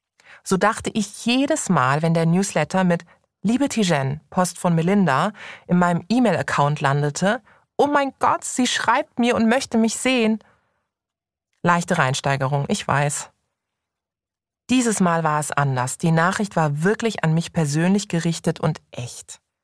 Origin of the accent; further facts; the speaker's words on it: Karlsruhe, Baden-Württemberg, Germany; geboren in Karlsruhe, aufgewachsen in Downtown Karlsruhe